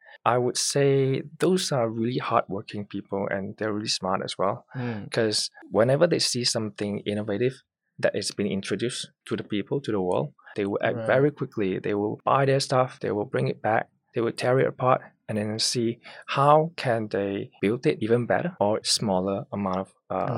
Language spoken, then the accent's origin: English; Malaysia; Well, first up, I was born and raised in Malaysia.